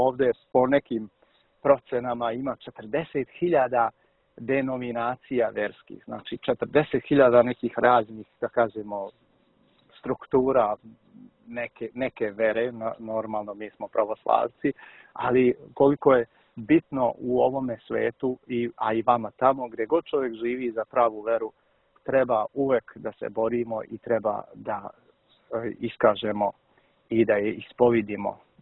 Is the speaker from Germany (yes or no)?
yes; Germany; moved away; Ja sam sam rođen na zapadu, rođen sam u Nemačkoj, odrastao sam tamo.